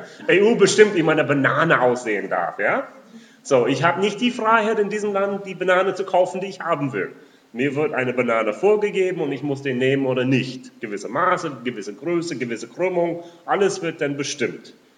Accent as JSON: {"language": "German", "country": "United States"}